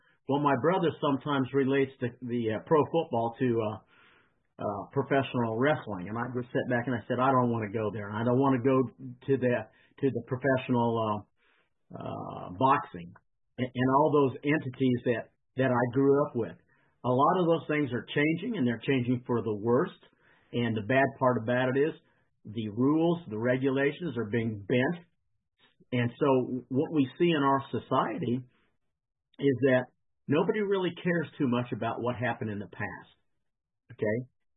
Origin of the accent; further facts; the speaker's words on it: Kansas City, Missouri, United States; I mean, I'm from Kansas City